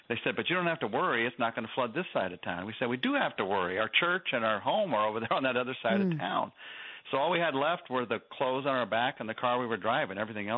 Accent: United States; I mean, two reasons: I'm American and I'm a man.

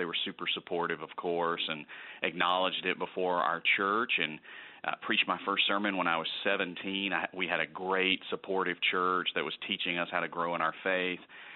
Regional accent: Birmingham, Alabama, United States; So I grew up in Birmingham, Alabama, and my parents just were good, solid believers, church-going kind of people.

